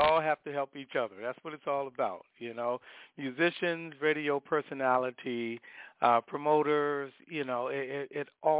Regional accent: Chicago, Illinois, United States; Well, first of all, I'm originally from Chicago. That's my base.

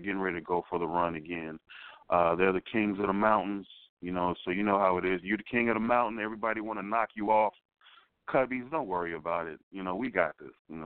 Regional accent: Chicago, Illinois, United States; You know, Chicago's my hometown.

